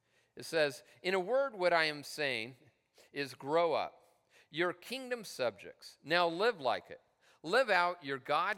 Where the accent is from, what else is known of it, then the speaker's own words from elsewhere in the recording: United States; accent: southern; My dad moved to New Orleans, Louisiana. And so I lived in New Orleans, as you can obviously tell by my southern accent.